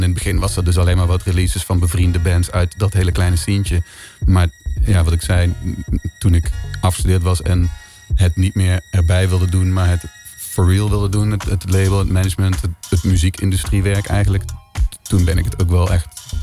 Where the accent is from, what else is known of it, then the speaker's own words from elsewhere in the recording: Limburg, Netherlands; Ik kom uit Noord-Limburg.